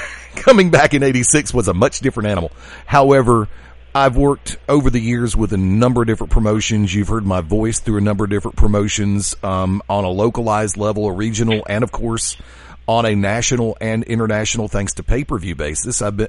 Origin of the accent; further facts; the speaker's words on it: Alabama, United States; if the right circumstance were to come up here in my home state, I would listen.